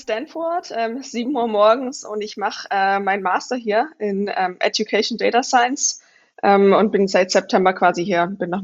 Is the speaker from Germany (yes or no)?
yes; Saxony, Germany; Also ich bin im Vogtland in Sachsen aufgewachsen.